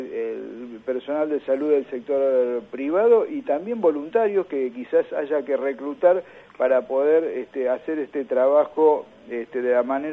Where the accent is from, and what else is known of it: Argentina